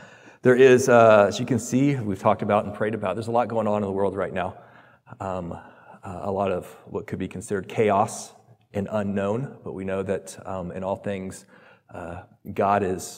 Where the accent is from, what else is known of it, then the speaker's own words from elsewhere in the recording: the South, United States; I'm from the South.